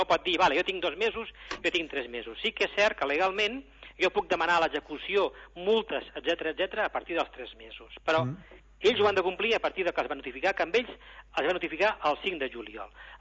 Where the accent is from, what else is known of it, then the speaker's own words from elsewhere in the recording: Tarragona, Catalonia, Spain; jo, com a tarragoní, estic molt desencisat